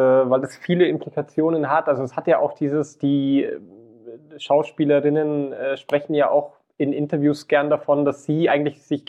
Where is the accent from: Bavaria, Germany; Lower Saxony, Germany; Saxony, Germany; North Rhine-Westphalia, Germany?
Bavaria, Germany; Dachau; nämlich in der Schule in Dachau, weil das ist gleich dort, wo ich aufgewachsen bin, um die Ecke.